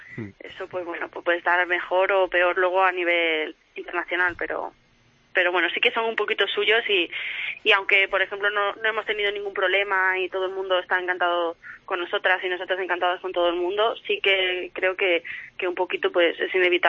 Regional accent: Spain; siendo cuatro españolas

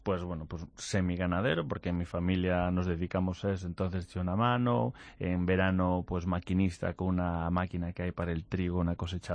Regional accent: Salceda de Caselas, Galicia, Spain; also born or lived in Vigo; Yo soy de un sitio que se llama Picoña, en Sarcea de Caselas. Lo que pasa es que me llevaron a nacer a Vigo, que es donde había hospital, pero me empadronaron en Tui, que es donde son los padres de mi madre

